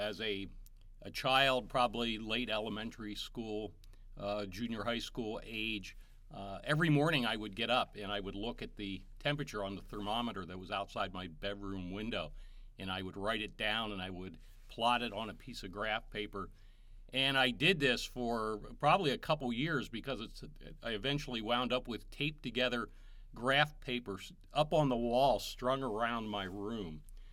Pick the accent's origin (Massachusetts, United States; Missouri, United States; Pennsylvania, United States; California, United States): Pennsylvania, United States; Growing up in Pennsylvania, I was a snow freak. I wanted it to snow. Southeast Pennsylvania in the 1970s was not a good place to be if you wanted snow.